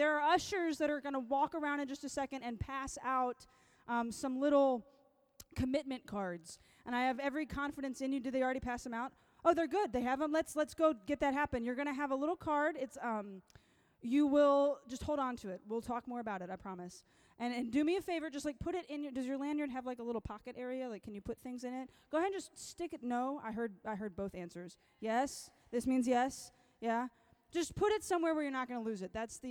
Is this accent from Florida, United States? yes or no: no; Lake Charles, Louisiana, United States; I'm from Lake Charles, Louisiana. It's a little tiny town.